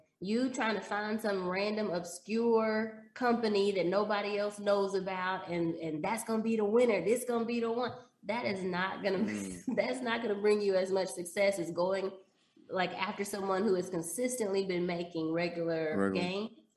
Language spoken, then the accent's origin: English; Dallas, Texas, United States; I grew up in Dallas and then went to worked Chicago. In Chicago.